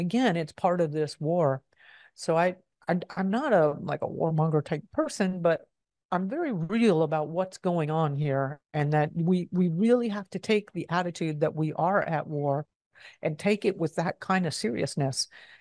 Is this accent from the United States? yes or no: yes; the South, United States; So I grew up in the South, right?